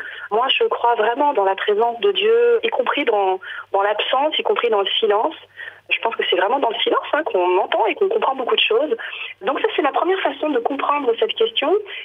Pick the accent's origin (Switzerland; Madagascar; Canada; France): Madagascar; Donc moi je suis malgache et c'est vrai que dans la culture malgache, la musique c'est ce qui rythme en fait l'existence